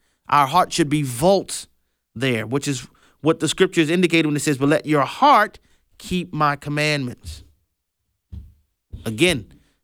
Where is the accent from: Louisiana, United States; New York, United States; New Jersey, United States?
Louisiana, United States; New Orleans; There have been many times growing up in New Orleans, I would have conversations with families.